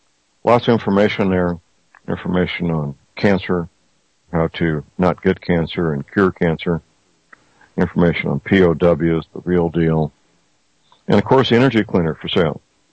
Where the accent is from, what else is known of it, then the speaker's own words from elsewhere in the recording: St. Louis, Missouri, United States; There's been reports of major hospitals, even in my hometown, St. Louis, where these types of wasting diseases have been transmitted